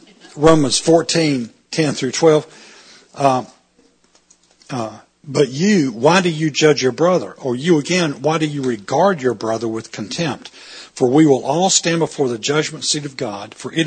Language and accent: English; the South, United States; I'm from the South, and this is the first cold weather I've experienced all year.